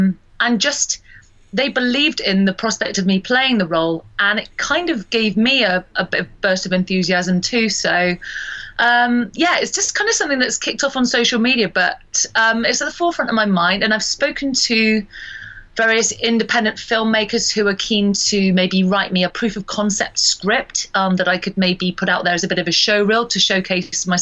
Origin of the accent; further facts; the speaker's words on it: Bristol, South West England, United Kingdom; it's a sci-fi that's actually shot in my hometown, Bristol, which is brilliant as an actor to be able to work on the doorstep